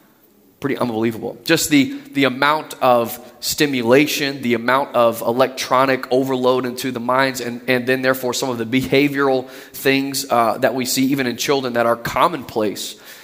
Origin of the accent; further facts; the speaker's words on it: the South, United States; I mean, I'm from the South, so it may be completely different fare here.